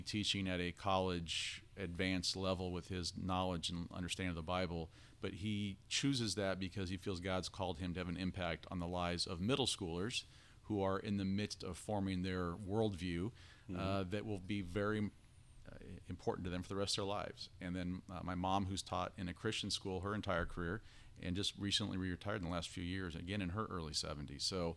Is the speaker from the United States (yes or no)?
yes; Bloomington, Indiana, United States; also born or lived in Spokane; So I was born out in Spokane, Washington. Mm-hmm. My parents were living out there and actually had just moved there from the Midwest. And that led to... I actually have no memories from there. We moved to Bloomington, Indiana shortly after that.